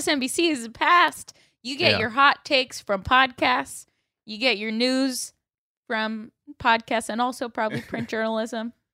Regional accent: Florida, United States; I mean, I'm from Florida and I see it.

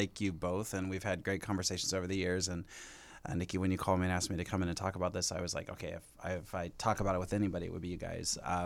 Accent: Fontana, California, United States; I'm from Fontana, California. Okay. And I spent most of my time growing up there.

